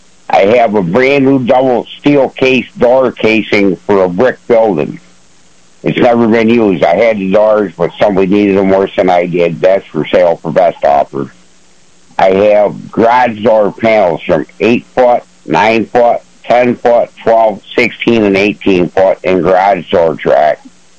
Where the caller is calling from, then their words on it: Ashford, New York, United States; Yes, good morning. Calling from Ashford, New York.